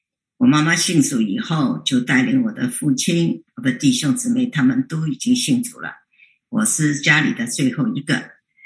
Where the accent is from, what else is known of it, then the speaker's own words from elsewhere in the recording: Shanghai, China; also born or lived in Hong Kong; now in United States; 那我是上海人。我从1962年从上海到香港，完了1975年从香港到美国，一直到今天。